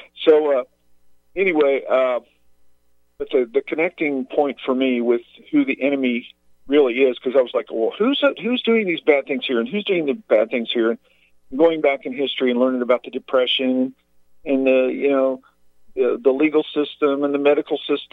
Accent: United States; born there; You know, I was born here in America, and I was also in the Navy like yourself.

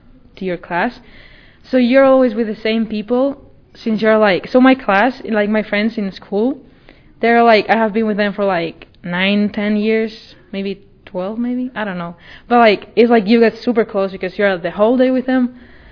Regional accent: Spain; English is a second language; I'm from Spain, and I'm also 16 years old.

